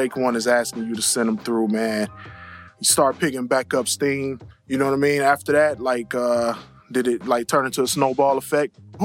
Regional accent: Chicago, Illinois, United States; I'm from Chicago. Boogs is from Chicago.

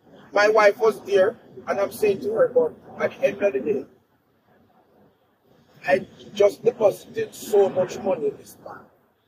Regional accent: Jamaica; now in United States; American system is American system. I'm a Jamaican. I respect your system. I'm in your house.

